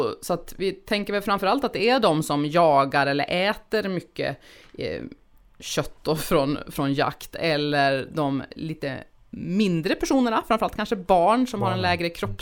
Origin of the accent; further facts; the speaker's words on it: Uppland, Sweden; jag har vuxit upp i Uppland